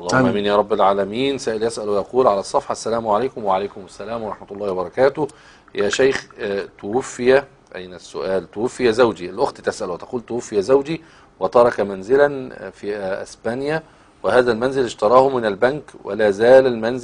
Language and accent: Arabic; Syria; أنا من سوريا